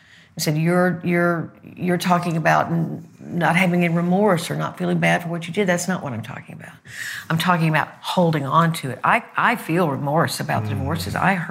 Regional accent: Arkansas, United States; I mean, I'm from Arkansas.

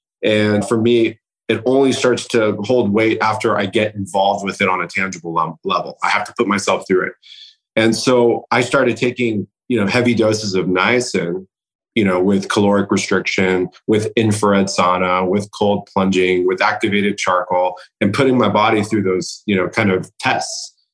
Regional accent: Iran; first language Persian; English is a second language; And so Farsi, for example, which is my native language, it's hard to translate to English because one word takes you down a fable, right?

